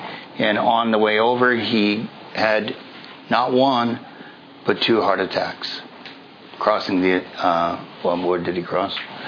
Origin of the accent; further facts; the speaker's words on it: Regina, Saskatchewan, Canada; moved away as an adult; now in Toronto, Canada; When I became a devotee at the age of 23, I moved away from my home in the middle of Canada, my hometown, Regina. I moved to Toronto, 2,000 miles away. And I moved into the ashram with a whole bunch of strangers, devotees.